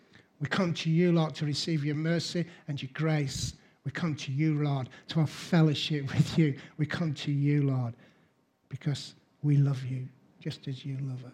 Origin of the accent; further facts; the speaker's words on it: Huddersfield, Yorkshire and the Humber, United Kingdom; Me and my brother, we grew up in Greenhead Park. We spent our early years in Greenhead Park.